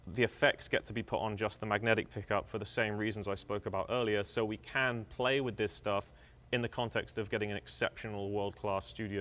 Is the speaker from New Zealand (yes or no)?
no; England, United Kingdom; I'm English, so there's two things the English do.